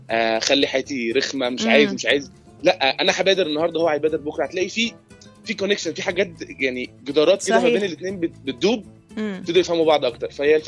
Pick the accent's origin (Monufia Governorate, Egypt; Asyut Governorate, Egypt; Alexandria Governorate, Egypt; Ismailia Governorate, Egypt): Alexandria Governorate, Egypt; Alexandria; اه والله كله تمام، انا من اسكندريه.